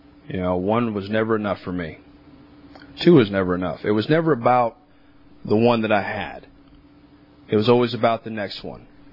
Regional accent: Wasco, California, United States; Born and raised in the Central Valley. Grew up in Wasco. Don't hold that against me, please. Came from a good family. Southern Baptist and very, very conservative. Grew up in farming.

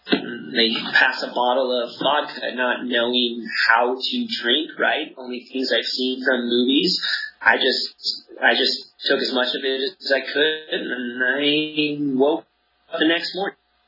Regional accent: Mammoth Lakes, California, United States; I'm from Mammoth on the other side of the Sierras over there. It's a town of like 3,000 people, one high school. My graduating class was 72.

